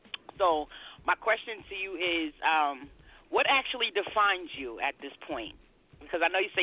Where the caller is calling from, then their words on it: New York, United States; I'm calling from New York. I'm in New York, live and direct.